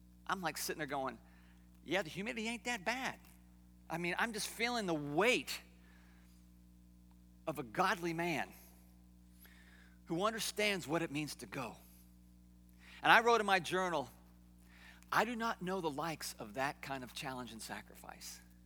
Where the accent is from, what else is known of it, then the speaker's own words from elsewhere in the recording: United States; born there; because I was born in America, a land of opportunity, a land of prosperity, and a land of distraction.